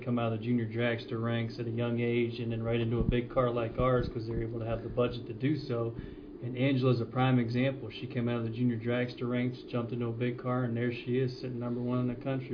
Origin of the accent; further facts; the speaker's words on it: Youngstown, Ohio, United States; You know, growing up in Youngstown and seeing Jim Tressel and the great coaches that came out of this area, you always learn sportsmanship.